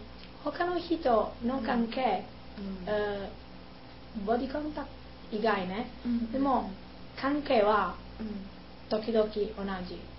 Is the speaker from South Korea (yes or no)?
no; Italy; Japanese is a second language; 私はイタリア人だから、